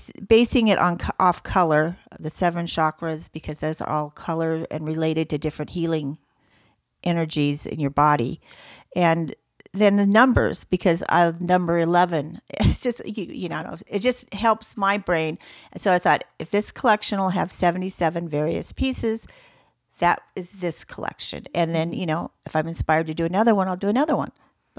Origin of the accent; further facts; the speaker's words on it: Oregon, United States; also born or lived in Vermont; I'm from Oregon originally.